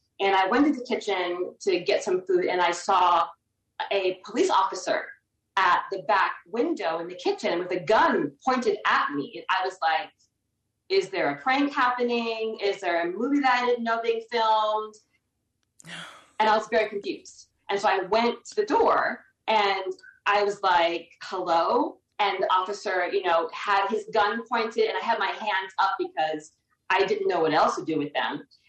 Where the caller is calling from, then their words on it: Las Vegas, Nevada, United States; Yes, I'm calling from Las Vegas, Nevada.